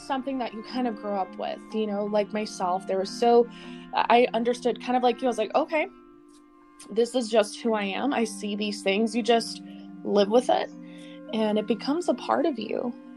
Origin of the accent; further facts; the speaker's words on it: Colorado, United States; growing up in Colorado in our home.